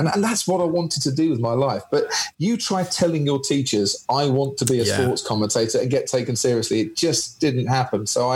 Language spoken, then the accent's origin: English; Stevenage, East of England, United Kingdom; born there; I was born in Stevenage. Let's go back 49 years, shall we?